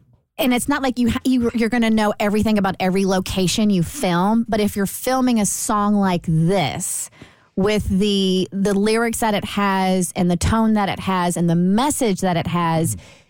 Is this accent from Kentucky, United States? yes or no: yes; Kentucky, United States; And so having heard it growing up in Kentucky, I did not grow up in a small town, but I have frequented small towns.